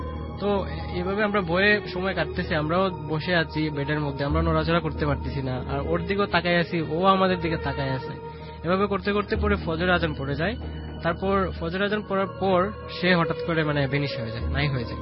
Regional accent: Dhaka, Dhaka Division, Bangladesh; আমি এসেছি ঢাকা ফার্মগেট থেকে।

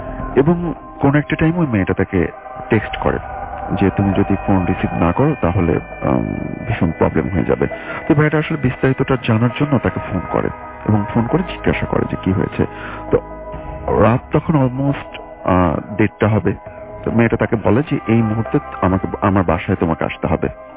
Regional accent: Uttara, Dhaka Division, Bangladesh; উত্তরা থেকে এসেছি।

